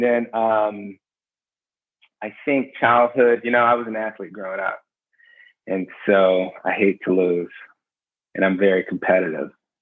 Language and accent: English; South Carolina, United States; You know, I grew up in the Deep South in South Carolina. I was privileged enough to go to a private school where I was one of very few African Americans.